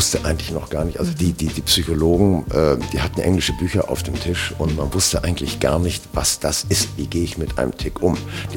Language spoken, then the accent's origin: German; Hamburg, Germany; Doch, ich bin Hamburger. Mein Vater, ja, ich bin Hamburger. Mein Vater ist aus Riga. Und meine Mutter ist aus Westfalen.